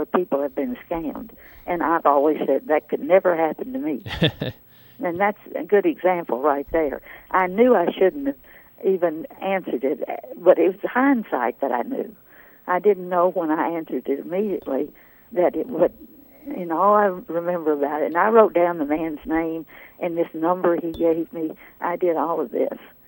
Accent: Texas, United States; In Texas.

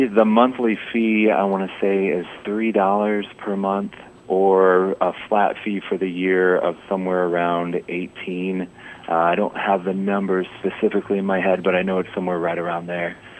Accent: Evansville, Indiana, United States; I joke, I grew up in Evansville, but I was in 4-H Electric

